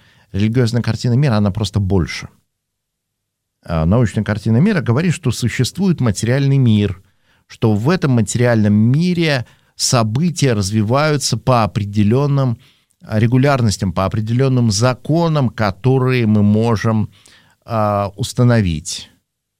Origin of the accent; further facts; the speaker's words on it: Vaenga, Murmansk Oblast, Russia; я родился и вырос в Советском Союзе.